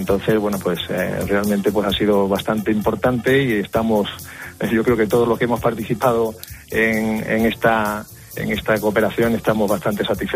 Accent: Spain; el pequeño contingente español, que somos 8 militares españoles aquí en la República Centroafricana

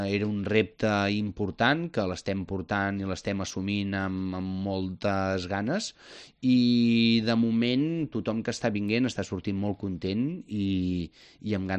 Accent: Catalonia, Spain; Jo, com a empordanès, el mar i muntanya és algo que em sorgeix de forma innata

